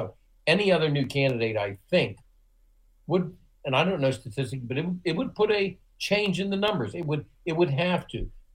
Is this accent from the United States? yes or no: yes; Ohio, United States; take my home state of Ohio, the state you were raised in.